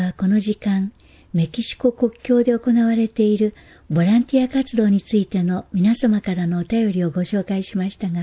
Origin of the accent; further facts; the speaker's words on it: Brazil; Japanese is a second language; 私はブラジルで育ったので、初めて見るものばかりで